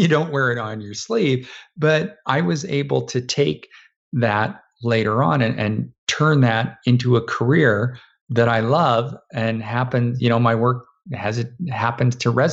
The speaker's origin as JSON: {"language": "English", "country": "Canada", "said": "a Canadian living in Canada"}